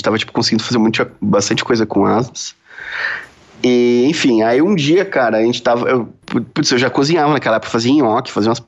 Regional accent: Porto Alegre, Rio Grande do Sul, Brazil; now in São Paulo, Brazil; eu vim de Porto Alegre, que era uma cidade que as coisas aconteciam no ritmo dela, e você vem pra São Paulo

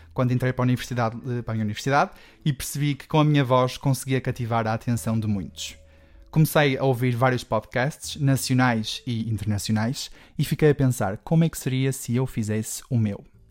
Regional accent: Germany; Mas eu sou alemão, portanto, sou um bocado, né?

